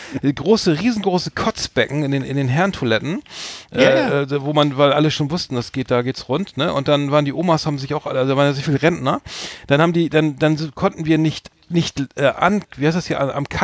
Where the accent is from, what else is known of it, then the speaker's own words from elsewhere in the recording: Northern Germany, Germany; wenn du als Norddeutscher nach Garmisch-Partenkirchen kommst